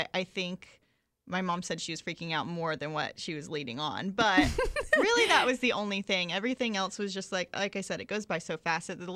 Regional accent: Palatka, Florida, United States; moved away as an adult; now in Jacksonville, United States; I'm actually from Palatka.

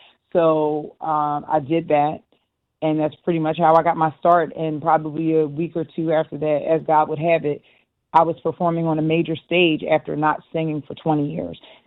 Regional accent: Philadelphia, Pennsylvania, United States; I'm from Philly, so yes.

